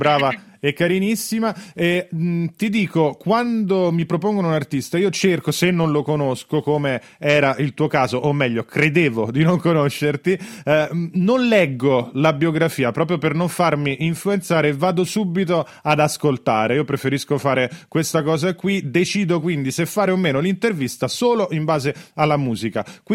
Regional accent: Rome, Lazio, Italy; l'accento come per me, io sono di Roma e non è che lo nascondo più di tanto

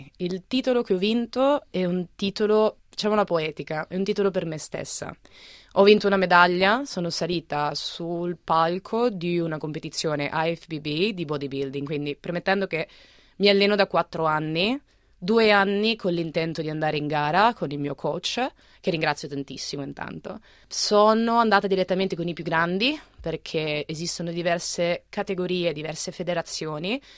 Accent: Marche, Italy; accent: Romagnol; moved away as an adult; now in Australia; ho 29 anni, sono un'italiana del mezzo-mezzo, perché sono una marchigiana ma con po' di accento romagnolo che ho perso negli anni. Sono qua in Australia dal ottobre, sì, del 2019

